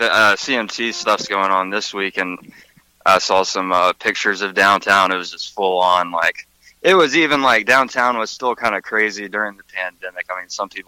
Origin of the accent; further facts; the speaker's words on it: Atlanta, Georgia, United States; born there; also born or lived in Athens; now in Nashville, United States; I'm originally I was born in Atlanta, and I went to school at UGA, so I lived in Athens, Georgia for a good bit, and then eventually just kind of felt it was the right move to head to Nashville for a bit.